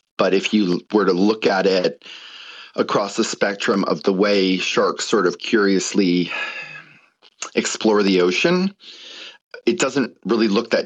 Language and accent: English; Australia; also born or lived in United States; I know I sound like this, but I'm Australian and American, and I've lived here 20 years. Coogee's my local beach.